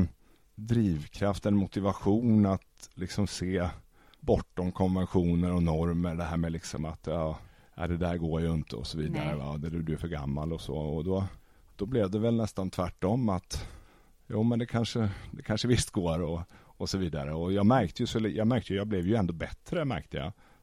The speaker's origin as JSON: {"language": "Swedish", "town": "Västervik", "region": "Kalmar County", "country": "Sweden", "moved": "as an adult", "lives_now": "Stockholm, Sweden", "said": "Jag kommer från Småland, Västervik från början."}